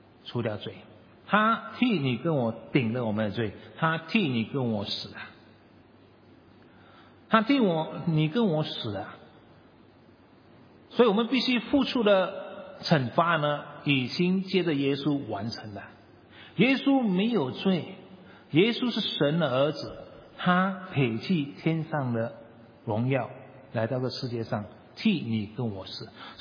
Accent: China; 所以我们中国人呢很怕死

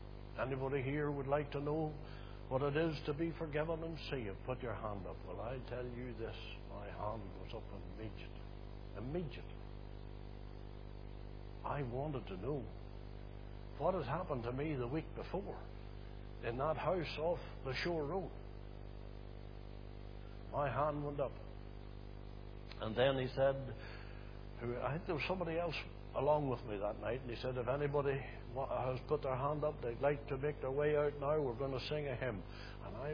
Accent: Belfast, Northern Ireland, United Kingdom; also born or lived in County Fermanagh; At that time, I was living in Belfast. I was born away down in County Fermanagh, but about 1951 or two, we had moved to Belfast for a number of reasons, economic and everything else, the usual. So we were living in Belfast

